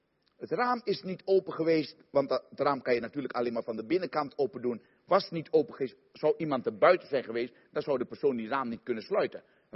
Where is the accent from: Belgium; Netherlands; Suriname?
Suriname; Ik kom uit Suriname, zei ik u.